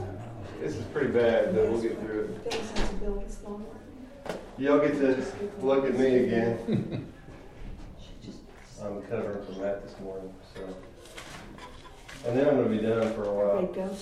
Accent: Indiana, United States; That, growing up in Indiana, that was like what we always did every Memorial Day.

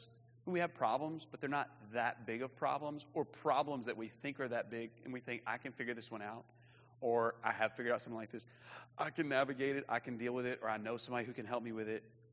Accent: Alabama, United States; moved away as an adult; So I grew up in North Alabama, and then I moved to Atlanta and worked with an awesome church with a lot of great people for several years.

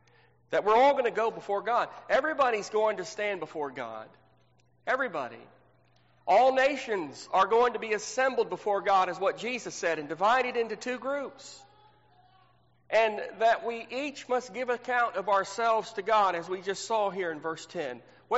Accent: Texas, United States; You know, I grew up in Texas.

